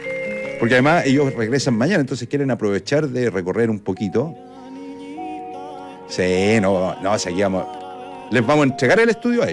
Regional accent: Aysén, Chile; son de mi tierra, de Aysén.

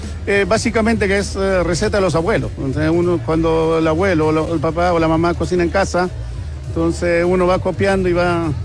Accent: Peru; now in Curicó, Chile

